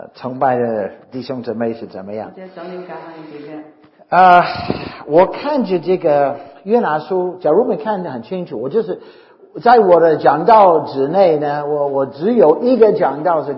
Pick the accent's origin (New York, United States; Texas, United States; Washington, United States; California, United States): Texas, United States; Dallas; 我在美国的德州达拉斯出生长大。